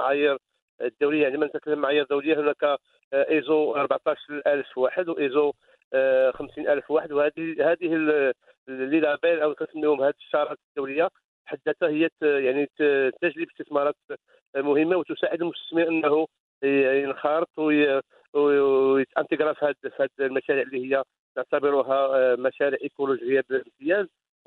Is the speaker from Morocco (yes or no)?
yes; Morocco; عندنا في المغرب